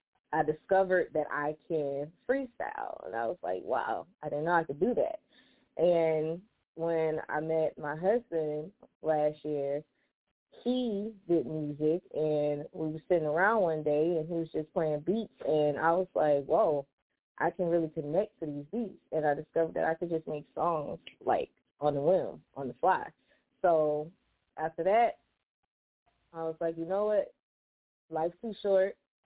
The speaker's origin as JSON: {"language": "English", "town": "Prattville", "region": "Alabama", "country": "United States", "said": "I am from Prattville, Alabama, which most people don't know where it's at because it's small, but that's where I'm from."}